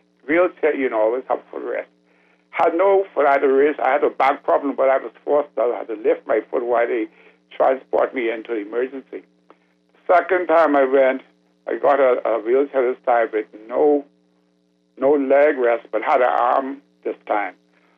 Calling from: Grand Bahama, Bahamas; I'm calling from Grand Bahama.

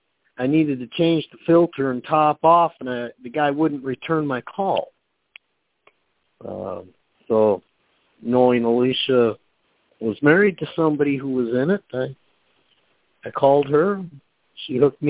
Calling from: Oklahoma, United States; Yeah, I'm here calling from Oklahoma.

